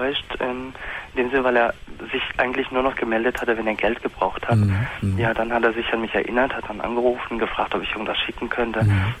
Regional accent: Germany; Ich bin Deutscher, ich bin hier geboren.

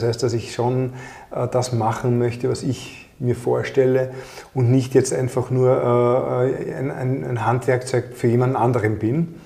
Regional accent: Austria

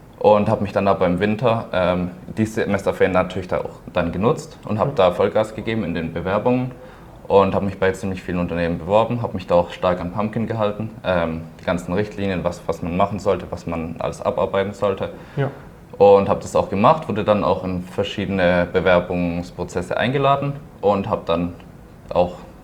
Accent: Pforzheim, Baden-Württemberg, Germany; Also ich komme auch aus Pforzheim, bin dort geboren, war dort auf einem Wirtschaftsgymnasium

